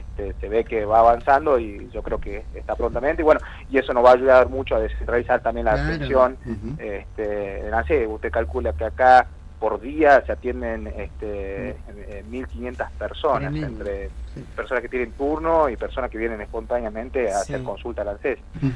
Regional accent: Salta, Argentina; Soy salteño, fui a estudiar y volví.

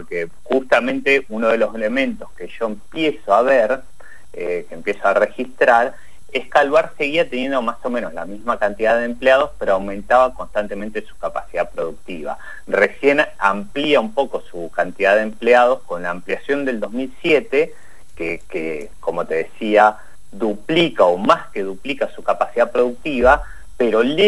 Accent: Trelew, Chubut, Argentina; born there; yo nací en Trelew

